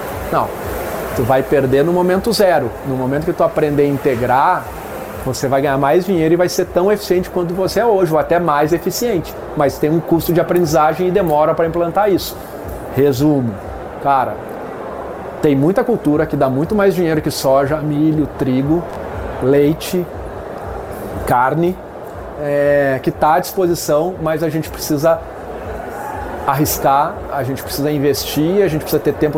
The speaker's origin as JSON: {"language": "Portuguese", "region": "Rio Grande do Sul", "country": "Brazil", "said": "eu sou gaúcho e família de agricultor"}